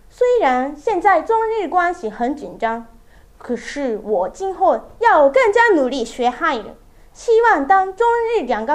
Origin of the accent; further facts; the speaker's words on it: Nara, Japan; Chinese is a second language; now in Tokyo, Japan; 是四年级的学生。我的老家在奈良县，奈良县在大阪和京都的旁边，那一带叫关西地方。我上大学以后，一个人来东京住，开始了新的生活。